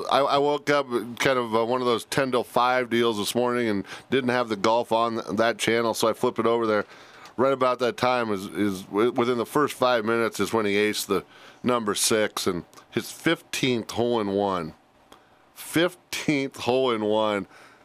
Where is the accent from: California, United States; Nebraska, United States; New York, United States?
Nebraska, United States; Bertrand; I'll go to my hometown, Bertrand, Alma, and Gibbon.